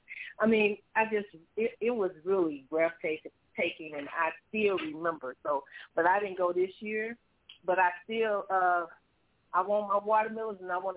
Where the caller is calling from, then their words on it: St. Louis, Missouri, United States; I'm from St. Louis, Missouri, and I am so mad at them pigs and the lamb